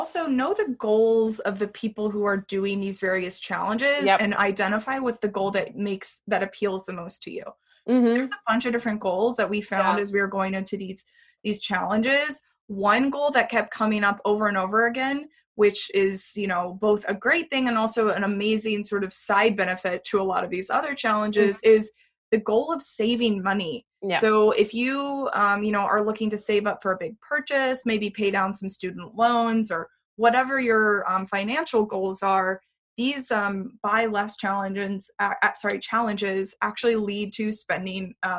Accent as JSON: {"language": "English", "region": "Texas", "country": "United States", "lives_now": "San Francisco, United States", "said": "We had actually moved from we're from Texas originally, which has a little bit of a lower cost of living."}